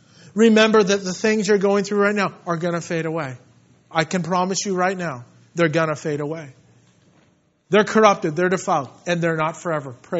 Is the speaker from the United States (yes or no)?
yes; Yorba Linda, California, United States; I'm a homebody. I've been born and raised in Yorba Linda. Never lived outside of the city of Yorba Linda.